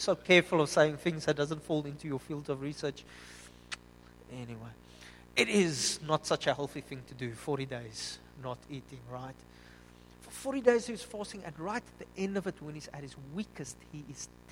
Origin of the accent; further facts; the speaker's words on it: Upington, Northern Cape, South Africa; I'm from Upington, and let me tell you, in the desert, there's nothing.